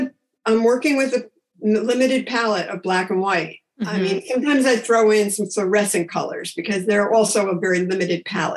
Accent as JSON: {"language": "English", "town": "Albany", "region": "New York", "country": "United States", "tie": "born or raised there", "said": "Yep, I grew up in Albany, New York. It's really, well, it's the capital of New York State, so it's sort of a government town."}